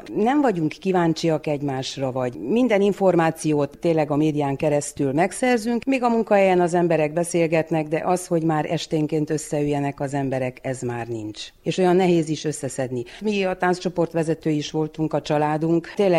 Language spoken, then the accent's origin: Hungarian; Nyárádmagyarós, Mureș County, Romania; Sose vágytam elmenni innen. Itt születtem én Nyárád Magyaroson, itt jártam 8. osztályig, utána középiskolába, Nyáradszeredába.